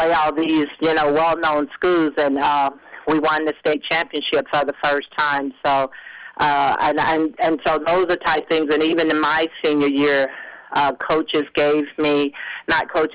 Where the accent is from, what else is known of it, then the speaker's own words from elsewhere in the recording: Oxford, Mississippi, United States; God started leading me to go back to my hometown of Oxford, Mississippi